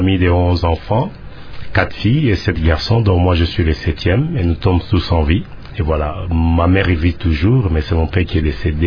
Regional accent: Kinshasa, DR Congo; à Kinshasa, j'ai grandi principalement dans la commune de Bandalungwa. Et c'est là aussi que j'ai fait mes études primaires à l'école catholique Saint-Cassien.

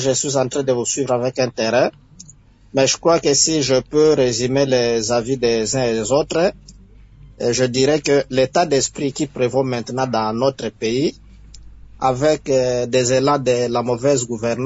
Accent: Bandundu, Kwilu, DR Congo; je suis de Bandundu qui quitte

